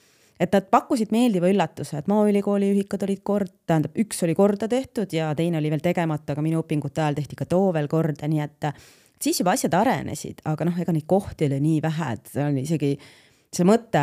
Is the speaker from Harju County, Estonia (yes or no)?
no; Kobela, Võru County, Estonia; Aga mina ise olen tegelikult maatüdruk. Pärit Võrumalt, Antsla vallast, Kobelast. Et selline väike kohakene